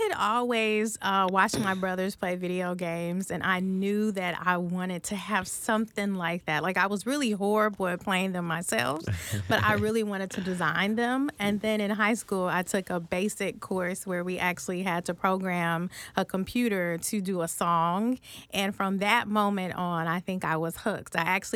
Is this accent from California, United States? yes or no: no; Kansas City, Missouri, United States; So Kansas City, Missouri, it's a bigger Midwest town in the Midwest of Missouri.